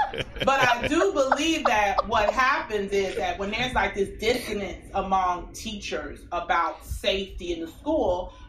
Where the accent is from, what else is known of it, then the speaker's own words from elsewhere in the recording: Chicago, Illinois, United States; Like, when I found out, like, I'm from Chicago originally. Mm-hmm. So I taught in Chicago and New York.